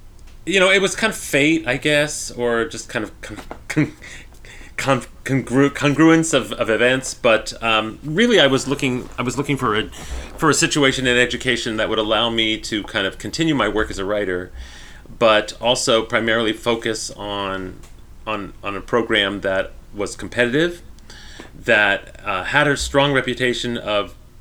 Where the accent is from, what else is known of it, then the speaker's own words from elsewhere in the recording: Maryland, United States; I grew up in outside Washington, D.C. in Maryland and started very early.